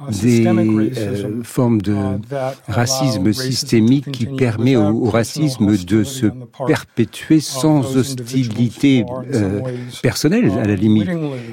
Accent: United States; French is a second language; Je dois souligner qu'en tant qu'Américain, je suis quand même assez impressionné

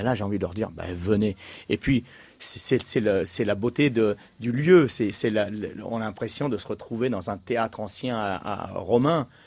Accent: Clichy-sous-Bois, Île-de-France, France; moi, je suis né à Clichy-sous-Bois, donc je suis à la maison.

